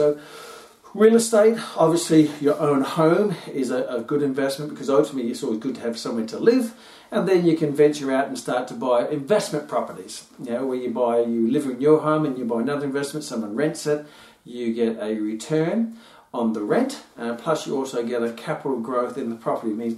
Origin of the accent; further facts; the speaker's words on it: Papua New Guinea; I remember when I was a young kid, growing up in New Guinea, I used to go and buy a can of Coke for 5 cents.